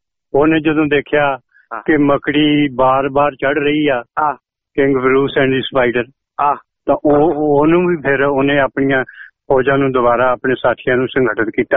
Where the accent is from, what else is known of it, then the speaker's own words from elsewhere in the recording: Nakodar, Punjab, India; ਸਾਡਾ ਸ਼ਹਿਰ ਨਕੋਦਰ ਆ